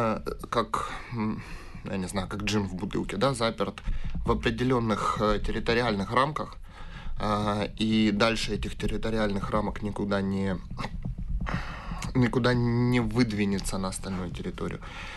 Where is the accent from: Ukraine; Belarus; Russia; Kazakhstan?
Ukraine; Mariupol, Donetsk Oblast; вот город Мариуполь, откуда я родом